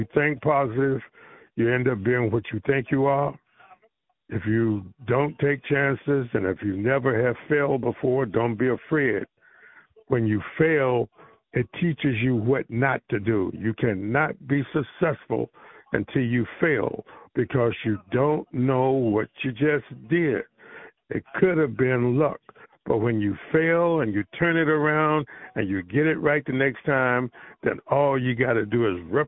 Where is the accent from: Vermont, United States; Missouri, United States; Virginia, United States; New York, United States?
Virginia, United States; Roanoke; I went to church one weekend up in my hometown, up in Roanoke